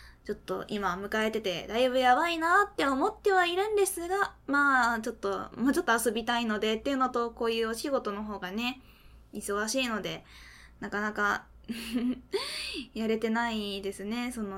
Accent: Fukuoka, Japan; まあ博多弁です。博多弁ですじゃない。福岡県出身です。福岡から出て、そこに何年かも住むなんてしたこともありません。もう根っからの福岡県民です。

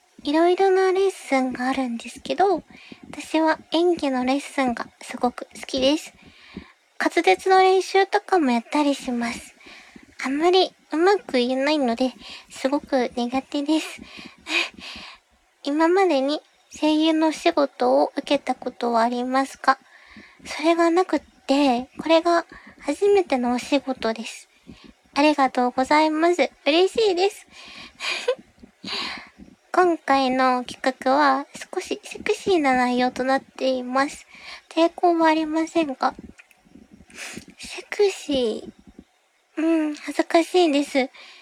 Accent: Kanagawa, Japan; 出身地は神奈川県です。横浜じゃないけど、横浜の近くに住んでます。

